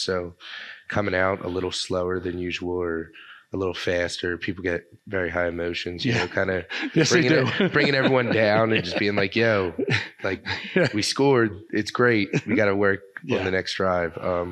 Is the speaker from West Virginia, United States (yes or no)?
no; Philadelphia, Pennsylvania, United States; I grew up in Somerton's in Northeast Philadelphia.